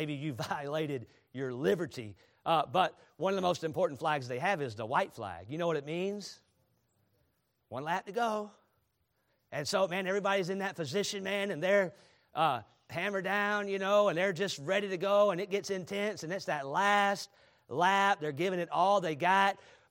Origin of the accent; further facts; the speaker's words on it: Charlotte, North Carolina, United States; I grew up in Charlotte, in the shadow of the Charlotte Motor Speedway. You had to learn something about racing when you grow up in Charlotte, North Carolina.